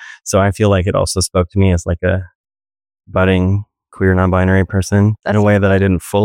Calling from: Bethlehem, Pennsylvania, United States; I'm coming from the Lehigh Valley, which is

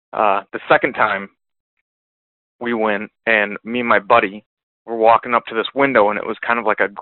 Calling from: Michigan, United States; I am calling from Michigan.

